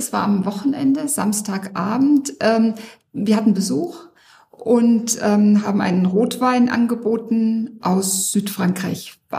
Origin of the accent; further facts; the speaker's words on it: Frankfurt, Hesse, Germany; Ja, also ich bin ja gebürtige Frankfurterin. Ich komme also aus Hessen, bin in einem Vorort von Frankfurt und später im Taunus aufgewachsen